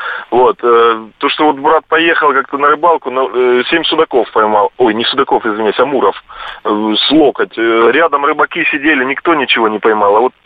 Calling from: Stavropol, Stavropol Krai, Russia; вот у нас в Ставрополе здесь есть место

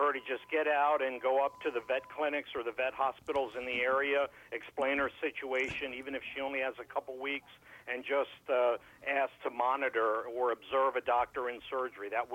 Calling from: Maryland, United States; I'm calling from Maryland.

